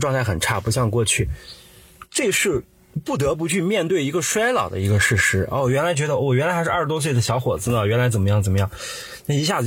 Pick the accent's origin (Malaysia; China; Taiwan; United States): China; Shaanxi; 就是我们陕西人就是